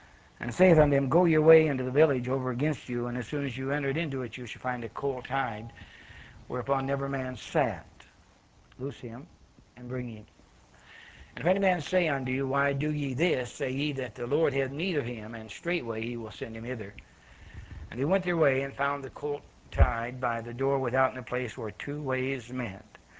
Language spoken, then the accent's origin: English; Pennsylvania, United States